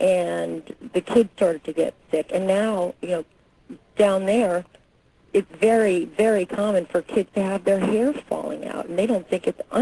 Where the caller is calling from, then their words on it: Tempe, Arizona, United States; I'm from Tempe, Arizona.